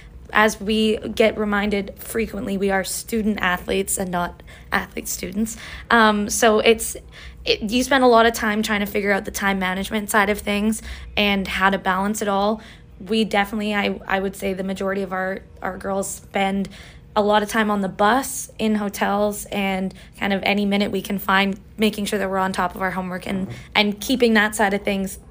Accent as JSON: {"language": "English", "town": "Edmonton", "region": "Alberta", "country": "Canada", "tie": "born there", "said": "I was born in Edmonton. Lots of my family lives in Edmonton, and my dad is a huge"}